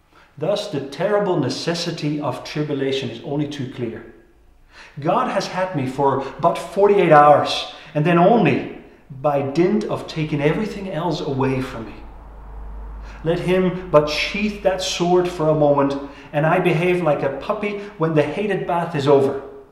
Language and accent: English; Netherlands; Now, I'm from Holland, and that is not how you would describe Dutch people.